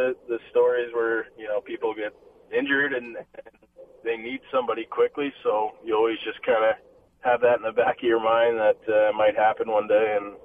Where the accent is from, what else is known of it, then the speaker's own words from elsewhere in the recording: United States; And really, I didn't know anything about it, being an American goalie.